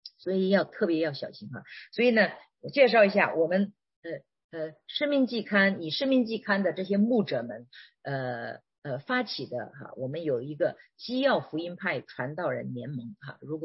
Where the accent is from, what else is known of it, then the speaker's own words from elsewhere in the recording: China; 我50多岁了，我小的时候在中国看的房子顶多3层4层